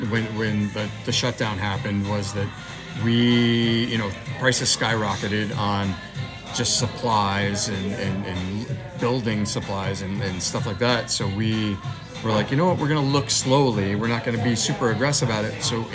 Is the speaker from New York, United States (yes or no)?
yes; New York, United States; And I'm from New York originally, and there's this commonality of wine bars and enotecas and these places that were not found here.